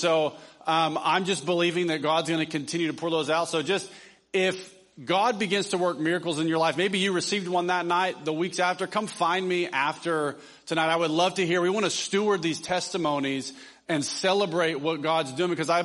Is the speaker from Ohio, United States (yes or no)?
no; Tennessee, United States; She was born in Tennessee, my home state. Let's go. Love the South.